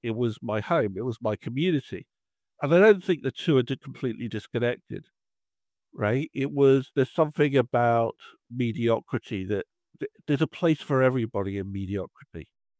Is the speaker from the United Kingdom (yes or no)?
yes; Radlett, East of England, United Kingdom; So I grew up in Radlett and Bushy Reformshul, which in its early years was a small growing community.